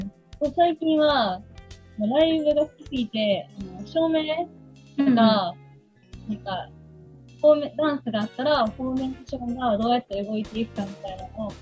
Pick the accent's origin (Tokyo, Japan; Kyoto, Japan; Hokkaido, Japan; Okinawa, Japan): Kyoto, Japan; 京都府京都市です。